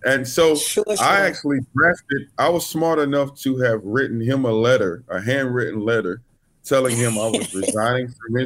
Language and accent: English; North Carolina, United States; I'm from North Carolina, a little town that only has 20,000 in population.